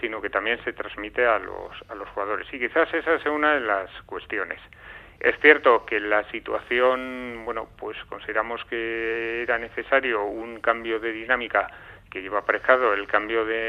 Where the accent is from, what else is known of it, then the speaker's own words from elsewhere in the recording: Vitoria-Gasteiz, Basque Country, Spain; los dos somos de Vitoria y hemos crecido con el club, ¿no?